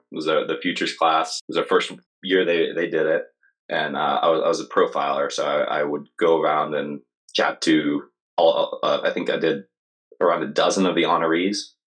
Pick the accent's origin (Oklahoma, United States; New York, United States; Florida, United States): Florida, United States; I'm really passionate about Florida. I grew up here. I was born here. It's a state of extremes, and I enjoy talking about it.